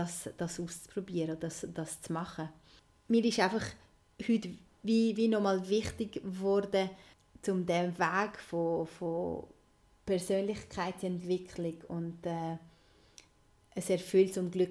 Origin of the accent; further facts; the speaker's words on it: Kosovo; komme ich ja aus Kosovo und dort ist noch mehr so vorgegeben, wie man sein Leben gestalten soll oder welchen Weg soll man gehen.